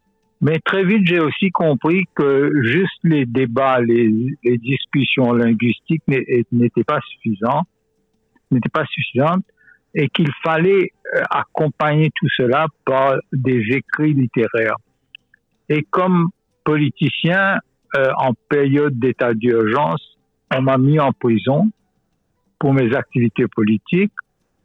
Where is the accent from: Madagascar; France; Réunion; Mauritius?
Mauritius; Goodlands, Rivière du Rempart; also born or lived in Quartier Militaire / Beau Bassin; je suis né chez mes grands-parents côté maman, et à quartier militaire, j'ai grandi à Goodlands, qui est dans le nord.